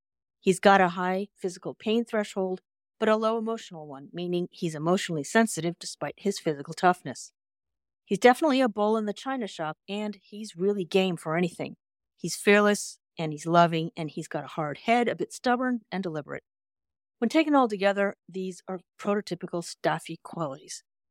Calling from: California, United States; I'm calling in from California.

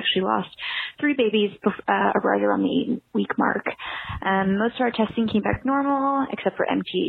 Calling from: San Antonio, Texas, United States; I'm calling from San Antonio, Texas.

